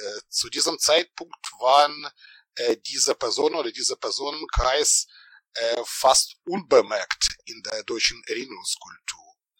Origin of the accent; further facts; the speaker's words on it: Ukraine; ich bin in der Ukraine geboren und aufgewachsen oder, wenn wir zeithistorisch korrekt bleiben, in der Sowjetunion, in der Noch-Sowjetunion.